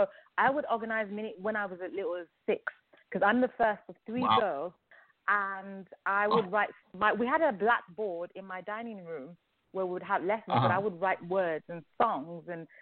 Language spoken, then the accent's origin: English; London, England, United Kingdom; also born or lived in Nigeria; I was born in Nigeria, West Africa. So and then I grew up in London. And I grew up in England, Southwest England, and then London.